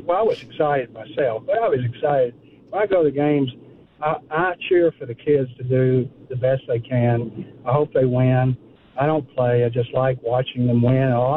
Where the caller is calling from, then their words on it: Nashville, Tennessee, United States; I'm calling from Music City here.